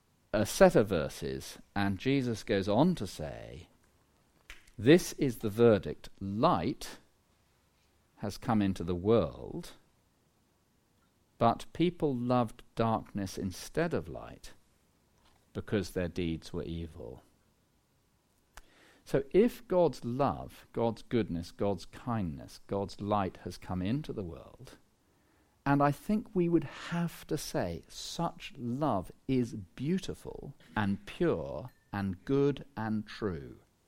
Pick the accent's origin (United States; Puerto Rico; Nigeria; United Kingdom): United Kingdom; England; people have to write their questions down because we're English.